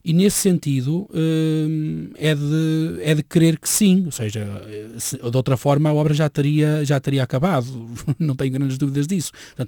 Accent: Porto, Portugal; é um favor que fazemos à nossa memória e à nossa identidade enquanto portugueses, enquanto portuenses

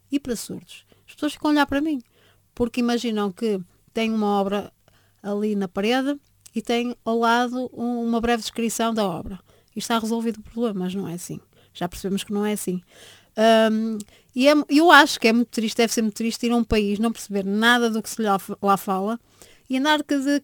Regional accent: Mozambique; born there; Também deve saber que eu nasci em Moçambique, a minha pretensão era chegar a Moçambique.

